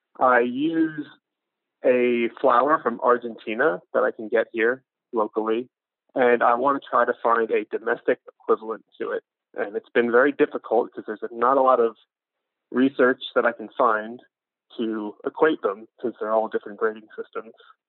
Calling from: Atlanta, Georgia, United States; I'm calling from Atlanta, Georgia.

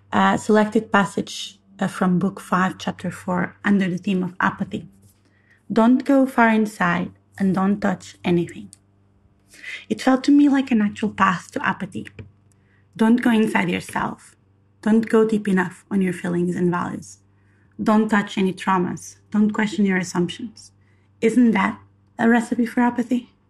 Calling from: Dublin, Leinster, Ireland; from Dublin's chapter, and I just finished binge listening to all episodes

